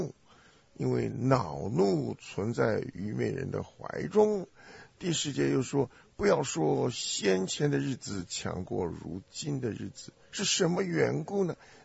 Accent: China; 中国人喜欢说自己是龙的传人嘛，因为我们中国人的龙血啊已经流了好几千年了。

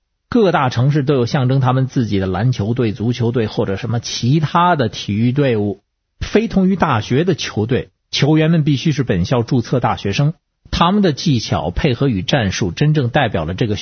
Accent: Beijing, China; now in Houston, United States; 我小时候在北京

